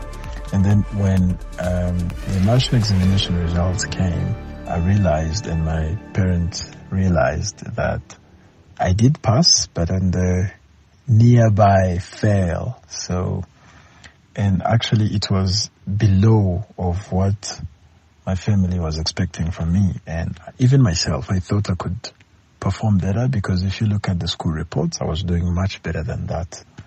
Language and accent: English; Kigali, Rwanda; English is a second language; I was born and raised from Rwanda, Kigali. Nyamirambo is my hometown.